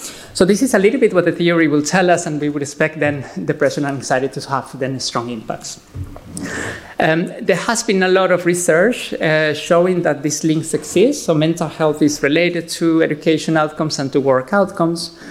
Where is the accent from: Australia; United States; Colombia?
Colombia; I grew up in Colombia myself, so I kind of I know what they mean when they say that Colombians actually be very happy.